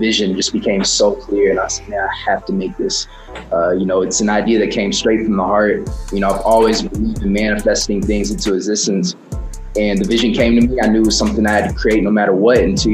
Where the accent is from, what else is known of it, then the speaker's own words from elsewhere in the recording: Kansas City, Missouri, United States; I was driving on 71 in Kansas City, Missouri, my hometown, and I was just thinking about the show